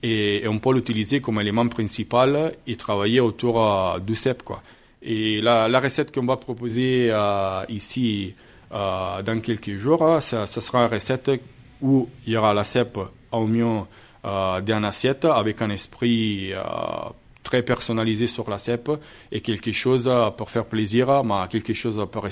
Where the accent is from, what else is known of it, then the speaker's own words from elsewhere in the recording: Milan, Lombardy, Italy; now in France; Moi je suis très attaché parce que je viens de Milan